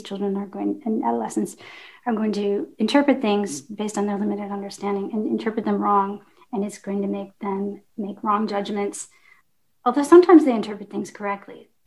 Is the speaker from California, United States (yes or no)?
no; Detroit, Michigan, United States; Yeah, I grew up in the Detroit area, and then, which is southeastern Michigan.